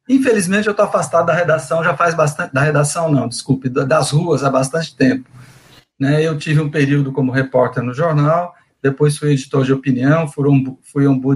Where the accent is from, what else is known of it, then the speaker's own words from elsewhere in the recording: São Paulo, Brazil; now in Fortaleza, Brazil; Eu sou paulista do interior, apesar de ter estudado na capital, em São Paulo, mas eu moro aqui em Fortaleza há 40 anos, minha vida é aqui.